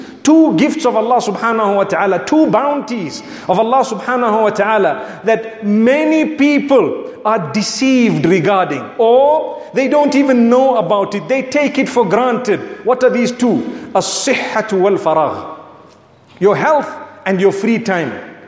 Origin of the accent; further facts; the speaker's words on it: Zimbabwe; Ask me, I come from Zimbabwe.